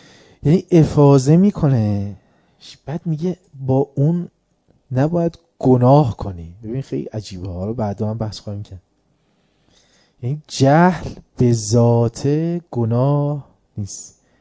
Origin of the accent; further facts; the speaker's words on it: Tehran, Tehran Province, Iran; تازه ما تهرانیم، تهران تابستونش کشیده است